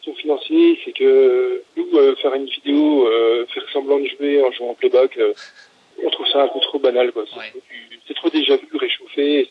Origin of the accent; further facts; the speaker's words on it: Besançon, Bourgogne-Franche-Comté, France; On est originaire de Besançon, mais c'est vrai qu'on est tous un peu éparpillés autour de Besançon, donc on n'est pas loin de la frontière suisse